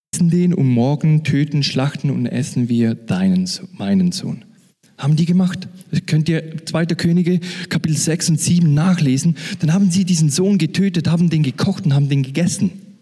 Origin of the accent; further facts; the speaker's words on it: Switzerland; ich bin aus der Schweiz, falls ihr es noch nicht gemerkt habt mit meinem super Deutsch. Ich komme aus der Schweiz.